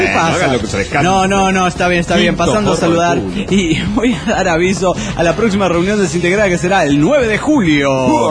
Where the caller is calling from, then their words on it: Guadalajara, Jalisco, Mexico; de Guadalajara, Jalisco, México.